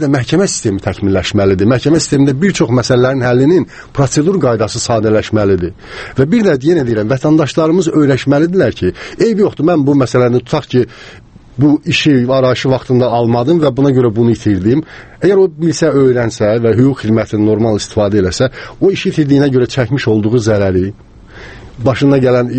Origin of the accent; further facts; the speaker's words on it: Karabakh, Azerbaijan; mən özüm də Qarabağlıyam, yəni qohumlarım da bir səsi qaçqındır